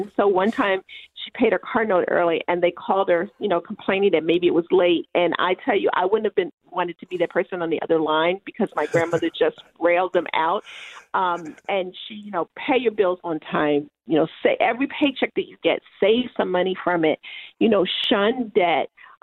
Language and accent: English; Baltimore, Maryland, United States; So I grew up in Baltimore. I was raised by my grandmother, who we always called Big Mama.